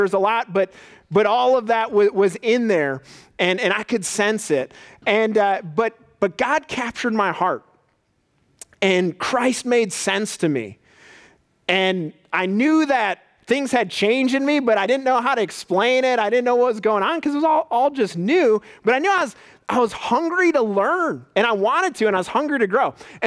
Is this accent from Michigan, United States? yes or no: no; Strongsville, Ohio, United States; When I was like about 14, I grew up in Strongsville